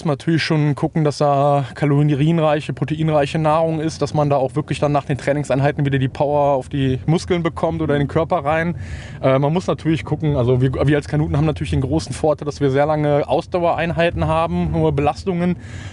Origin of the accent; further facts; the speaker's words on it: Rhineland, Germany; bei uns im Rheinland sagen immer, ich bin da im Junggesellenverein mit und die feiern immer sehr gerne.